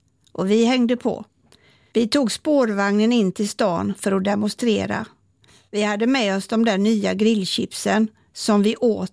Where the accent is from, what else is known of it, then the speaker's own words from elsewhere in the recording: Gothenburg, Västra Götaland County, Sweden; Jag växte upp i Kortedala i Göteborg, en av Sveriges första moderna förorter.